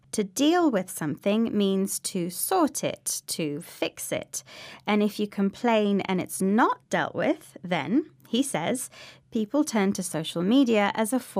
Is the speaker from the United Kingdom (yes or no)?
yes; United Kingdom; as it seems we British are complaining more than we used